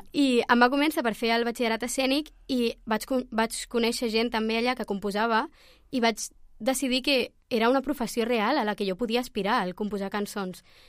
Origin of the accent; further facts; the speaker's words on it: Martorell, Catalonia, Spain; Martorell.